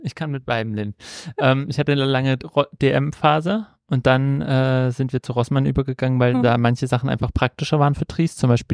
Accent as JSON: {"language": "German", "region": "East Germany", "country": "Germany", "said": "Ich komme aus dem Sozialismus, vor DDR."}